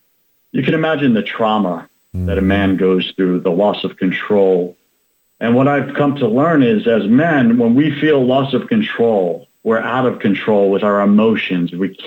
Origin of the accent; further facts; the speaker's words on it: Long Island, New York, United States; accent: New York; now in Tampa, United States; I grew up on Long Island, so New York. Forgive me for all those people who do not like the New York accent. I get it, but that's what God gave me, so sorry.